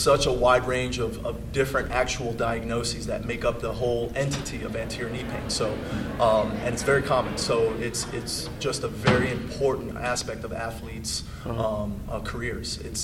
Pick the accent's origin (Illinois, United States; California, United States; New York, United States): New York, United States; New York City; also born or lived in Houston; I'm actually from Houston. I was born in Herman Hospital, back when it was called Herman Hospital. Moved to New York when I was about four with my family.